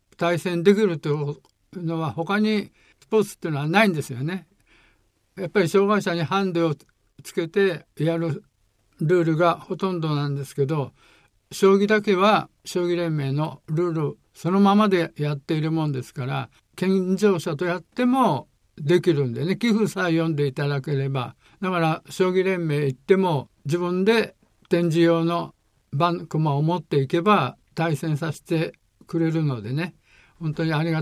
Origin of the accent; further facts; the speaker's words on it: Hamamatsu, Shizuoka, Japan; born there; now in Tokyo, Japan; 生まれは静岡県の浜松なんですけれども、東京出てきてから